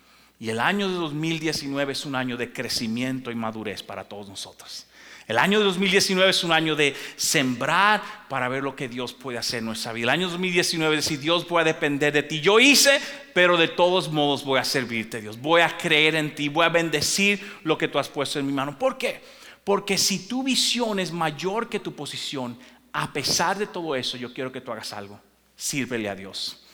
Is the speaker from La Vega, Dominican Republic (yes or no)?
yes; La Vega, Dominican Republic; Yo recuerdo hace muchos, muchos años ser un adolescente y estaba en mi país. En mi país hay una catarata que se llama el Salto de Jimenoa y es preciosa esa catarata